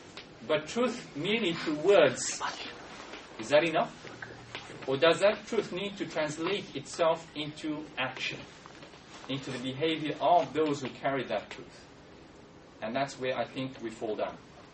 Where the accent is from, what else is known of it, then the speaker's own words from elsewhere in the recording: Sydney, New South Wales, Australia; and I come from Sydney, so we were living the protest violence for the last 2 weeks.